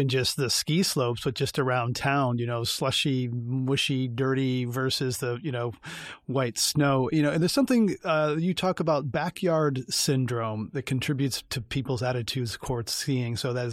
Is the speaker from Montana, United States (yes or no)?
no; California, United States; I mean, I'm a Californian.